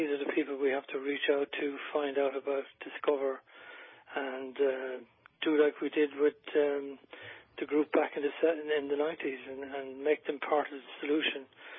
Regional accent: Aran Islands, Connacht, Ireland; I'm from the Aran Islands.

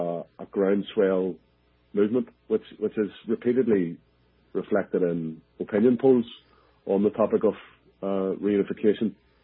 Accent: Belfast, Northern Ireland, United Kingdom; And we're not a northern entity, albeit I'm personally from Belfast.

